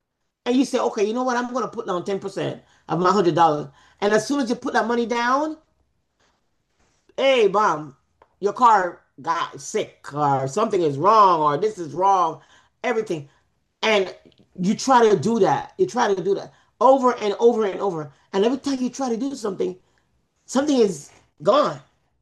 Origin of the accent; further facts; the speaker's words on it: Jamaica; I'll say Jamaica because I'm from Jamaica, so.